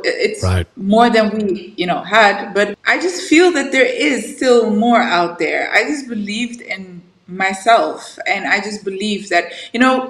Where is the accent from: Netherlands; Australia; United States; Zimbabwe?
Netherlands; because I grew up in Holland, in Netherlands.